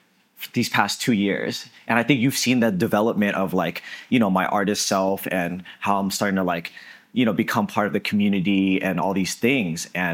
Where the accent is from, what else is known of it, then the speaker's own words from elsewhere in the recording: San Mateo, California, United States; No, I grew up in the Bay Area, California. And it was a place called San Mateo.